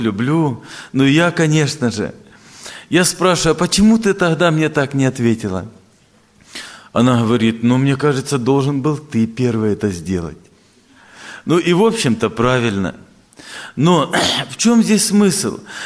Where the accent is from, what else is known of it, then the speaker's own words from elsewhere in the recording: Apsheronsk, Krasnodar Krai, Russia; Я приехал из Краснодарского края, город Апшеронск. … пресвитер церкви.